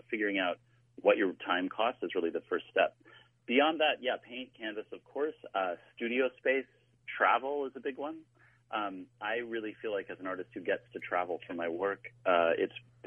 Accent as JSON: {"language": "English", "region": "Minnesota", "country": "United States", "said": "which was really important to me as a Minnesotan"}